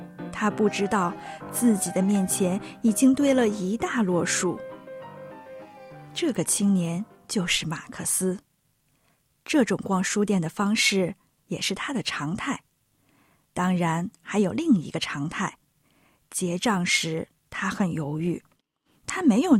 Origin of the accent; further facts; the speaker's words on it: Northeast China, China; 我是一个爱做梦爱哲学的东北女孩，是一个与哲学相伴了十余年的双鱼座。